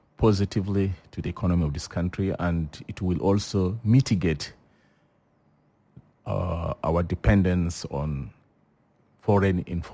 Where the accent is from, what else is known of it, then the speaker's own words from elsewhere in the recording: Morobo, Central Equatoria, South Sudan; I've been visiting here frequently. That's my hometown. Morobo, I was last there in 2019.